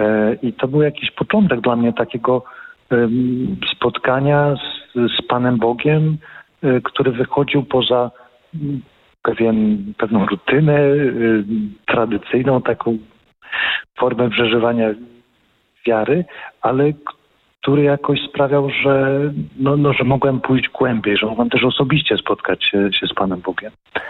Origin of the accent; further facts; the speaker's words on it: Wrocław, Lower Silesian Voivodeship, Poland; Ja pochodzę z Wrocławia, także trafiłem poprzez ostatnie spotkanie europejskie, które odbywało się 24 lata temu.